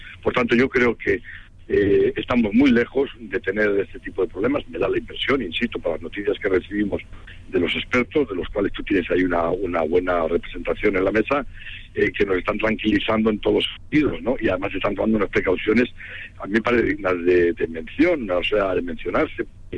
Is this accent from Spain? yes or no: yes; Castile and León, Spain; lo digo Salamanca porque lo tengo cerca de mi pueblo, ¿no?